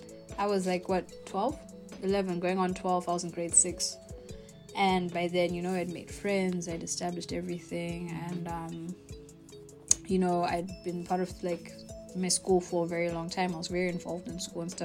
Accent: South Africa; also born or lived in Botswana / Zimbabwe; now in Cyprus; I was born in Botswana, lived there for a few years, then moved to Zimbabwe, but I was there for like 4 or 5 years. Then spent the rest of my life in South Africa, and then ended up where I am now, in Cyprus.

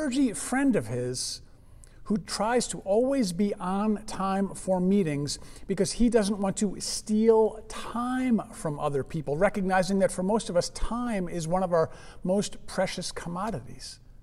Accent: Connecticut, United States; I grew up in Connecticut, and about age 12, I think it was, I found myself in a little gift shop

